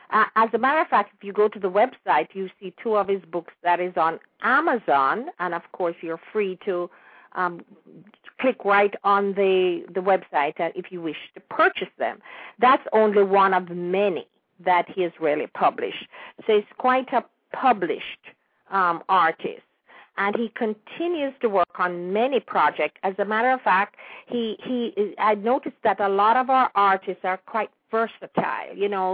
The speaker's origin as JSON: {"language": "English", "country": "Jamaica", "tie": "born or raised there", "moved": "yes", "lives_now": "United States", "said": "although I was born in Kingston, which we considered the city, I'm really a country girl. I even live in the country here in the South, surrounded by trees."}